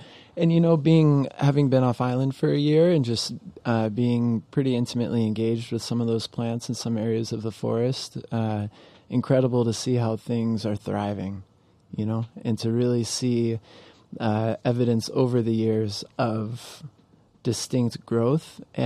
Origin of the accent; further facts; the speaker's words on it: Florida, United States; You know, I grew up in Florida, you know, so I had a upbringing in the tropics